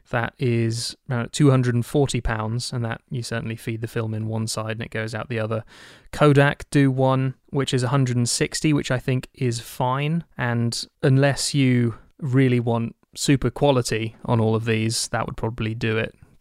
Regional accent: England, United Kingdom; we're English

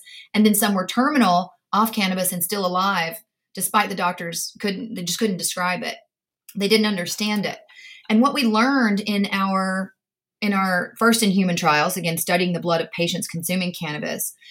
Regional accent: Tennessee, United States; now in Los Angeles, United States; my hometown supporting me, which is a very conservative town in the middle of Tennessee. I'm in LA now.

